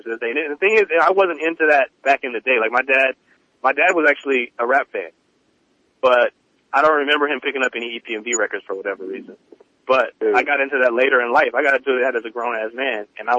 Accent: California, United States; I'm from the Bay, so, like, I feel like.

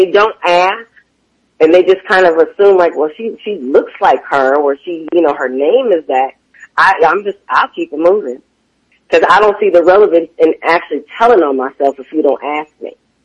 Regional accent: Michigan, United States; Now, I'm from Michigan, so I have an attitude. I'm Midwest. I got a Midwest attitude.

